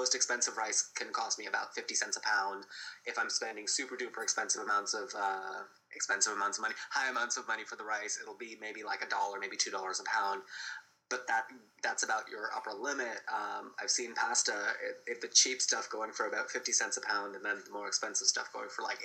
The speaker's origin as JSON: {"language": "English", "region": "South India", "country": "India", "tie": "born or raised there", "said": "And I was raised in South India where rice is the center of your meal"}